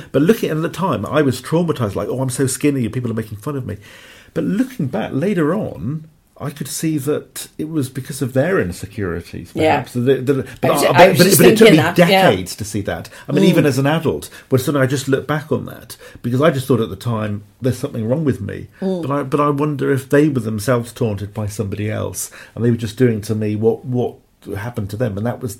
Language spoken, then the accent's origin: English; Cardiff, Wales, United Kingdom; Even going back, for example, to my hometown in Cardiff